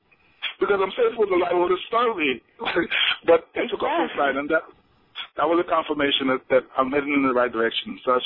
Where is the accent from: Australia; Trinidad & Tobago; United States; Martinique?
Trinidad & Tobago; Trinidad; born there; moved away; I'm from the Caribbean originally. I was born in Trinidad, but I've been in this country for over, 42 years.